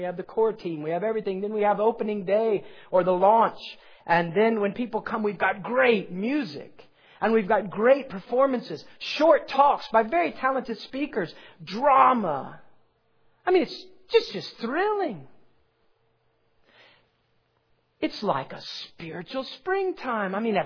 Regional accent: Columbus, Ohio, United States; I grew up in Columbus, Ohio. I mean, I never saw a bluebell.

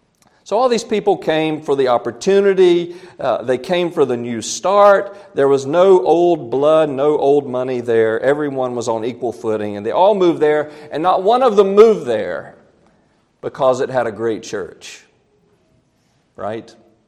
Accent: South Carolina, United States; So in my home state, South Carolina, geographically it's divided in sort of two major sections.

